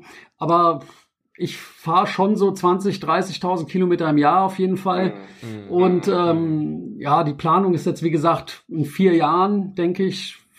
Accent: Frankfurt, Hesse, Germany; ich bin ja ursprünglich aus Kroatien oder meine Eltern, ich bin ja in Frankfurt und geboren und aufgewachsen.

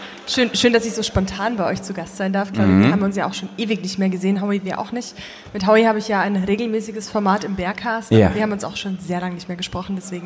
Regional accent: Munich, Bavaria, Germany; Also als Trinkhalle, als Bayerin, als Münchnerin würde ich jetzt sagen

